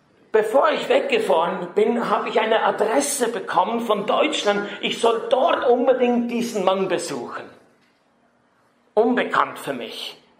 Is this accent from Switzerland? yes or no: yes; Switzerland; Ich komme aus der Schweiz, habe ich gesagt.